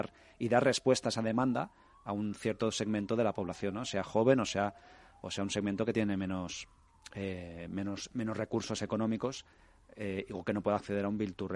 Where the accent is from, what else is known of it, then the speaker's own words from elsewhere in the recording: Barcelona, Catalonia, Spain; now in Madrid, Spain; Yo vengo de Barcelona y, en cambio, ahí a veces la administración pues aplica políticas que le da cierta inseguridad a esos fondos